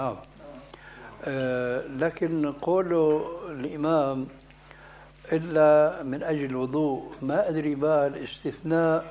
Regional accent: Syria; النعل الصرارة موجودة، كانت إلى عهد قريب عندنا في سوريا للرجال.

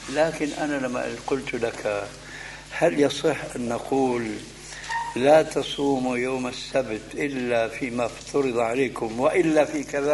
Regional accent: Syria; بس بدنا كما يقولون عندنا في الشام بدنا نسطح

